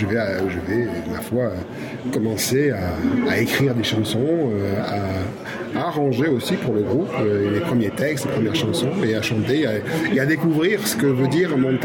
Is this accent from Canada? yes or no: no; France; also born or lived in Dakar, Senegal; martiniquais, donc j'ai ces trois et quatre même, puisque j'ai grandi quand même en France, je suis arrivé très tôt en France. Donc j'ai grandi en France, donc j'ai les quatre cultures qui se mélangent en moi.